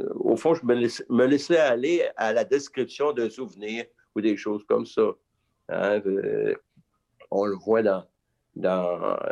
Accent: Quebec, Canada; je me suis retrouvé avec mon enfance dans Charlevoix.

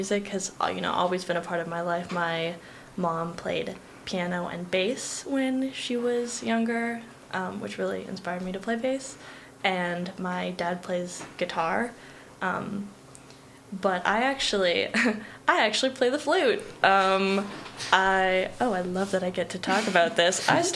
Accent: Milford, New Hampshire, United States; also born or lived in Montreal; But yeah, Milford, I'm from Milford, New Hampshire, which nobody probably knows what that is, but that is a very small, very like blue collar town. So I would say like being in Montreal was like step one for the path of being here.

